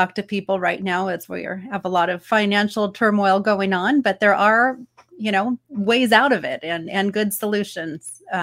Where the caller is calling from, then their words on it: California, United States; I'm calling today from California, and I'm in the financial services space.